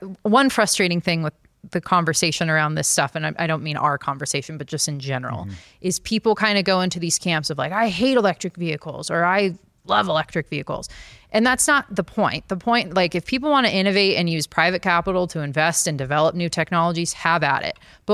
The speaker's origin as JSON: {"language": "English", "region": "California", "country": "United States", "said": "I'm from California. I still have a Bay Area phone number"}